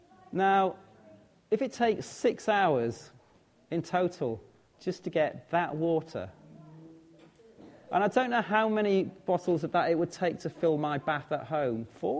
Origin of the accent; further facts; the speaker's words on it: Norwich, East of England, United Kingdom; Oh, I'm from Norwich. What do you expect?